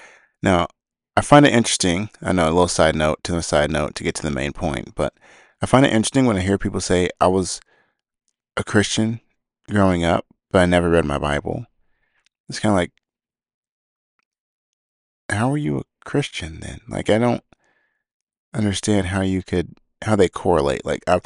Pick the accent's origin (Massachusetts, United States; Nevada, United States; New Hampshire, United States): Nevada, United States; Las Vegas; I grew up in Las Vegas, and there's a lot of Mormons in Vegas